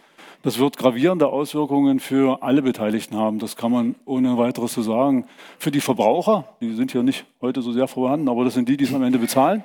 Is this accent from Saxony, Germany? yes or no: yes; Dresden, Saxony, Germany; ich komme aus Dresden.